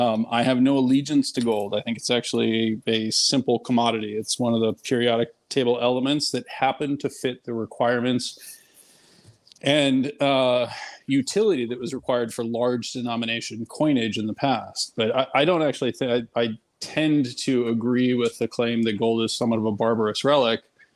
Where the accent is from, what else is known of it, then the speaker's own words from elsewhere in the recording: California, United States; So I am a native Californian. I grew up actually in Silicon Valley.